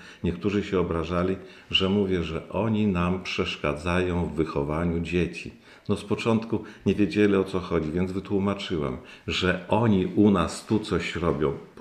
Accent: Supraśl, Podlaskie Voivodeship, Poland; Ja jestem supraślaninem. Urodziłem się tu w Suprasiu, tu mieszkam, no tu wróciłem po wielu latach.

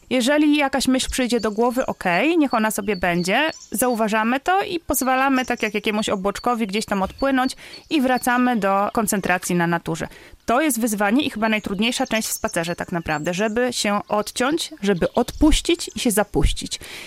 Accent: Podlaskie Voivodeship, Poland; My tutaj szczególnie na Podlasiu mamy jakiś gen w sobie, mamy tych lasów sporo, wyrośliśmy tutaj na obrzeżach puszcz różnych, Knyszyńskiej, Białowieskiej

